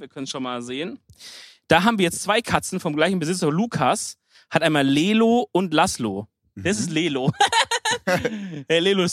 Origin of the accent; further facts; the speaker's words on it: Baden-Württemberg, Germany; Weil als Schwabe ist man auch immer Handwerker.